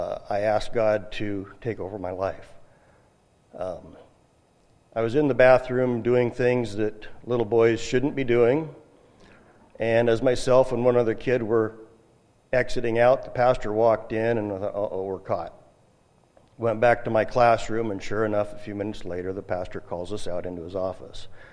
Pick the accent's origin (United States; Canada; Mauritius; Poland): United States; Albany; I grew up in Albany First Baptist Church.